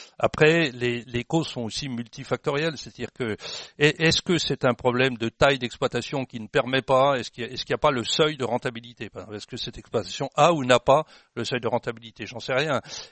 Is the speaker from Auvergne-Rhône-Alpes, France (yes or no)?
no; Bourgogne-Franche-Comté, France; Globalement, chez moi, dans la Nièvre